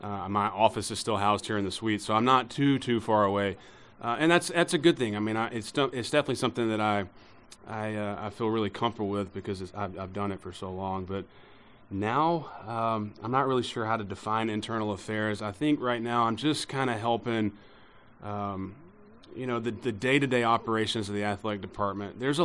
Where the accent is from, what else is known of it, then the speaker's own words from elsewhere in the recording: Georgia, United States; My wife's from Mississippi, and I'm from Georgia. Mom and dad actually live in Tennessee now.